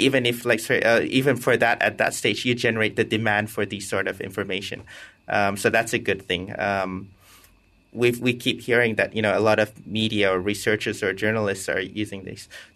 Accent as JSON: {"language": "English", "country": "Malaysia", "said": "for me as a Malaysian"}